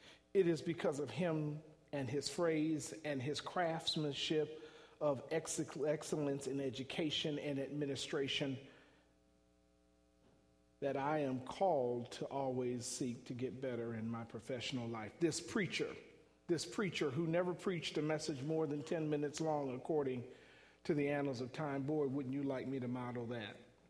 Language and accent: English; Cleveland, Ohio, United States; I know I'm from Cleveland. I know LeBron James, but the truth be told, Jordan is still king